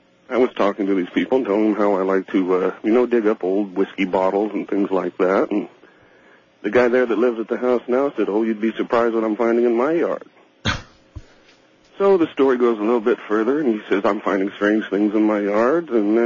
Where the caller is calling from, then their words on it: Redding, California, United States; I'm calling from Redding, California.